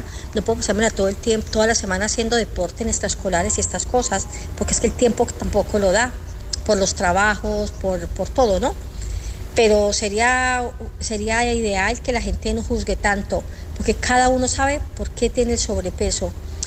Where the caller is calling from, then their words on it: Barcelona, Catalonia, Spain; de Barcelona. Gracias, feliz noche.